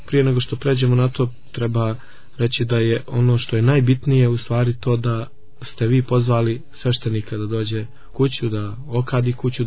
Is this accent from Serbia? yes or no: no; Montenegro; kod nas u Crnoj Gori